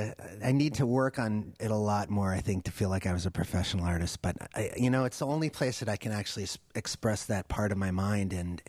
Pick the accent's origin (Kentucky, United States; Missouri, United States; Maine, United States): Maine, United States; I am, yeah. I'm from Maine.